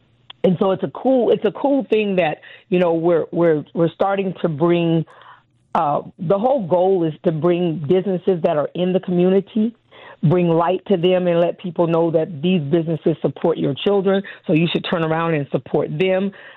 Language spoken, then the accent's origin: English; National City, California, United States; As far as going back to my hometown in San Diego, National City, my high school, and do some meets and some clinics and stuff like that.